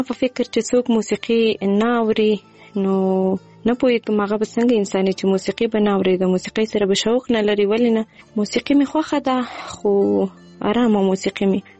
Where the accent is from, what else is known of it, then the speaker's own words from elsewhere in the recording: Quetta, Balochistan, Pakistan; also born or lived in Kandahar, Afghanistan; زه اوسیدونکې د کندهار یم خو ژوند می په کوټه کې کړی دی. دلته اوسېږم.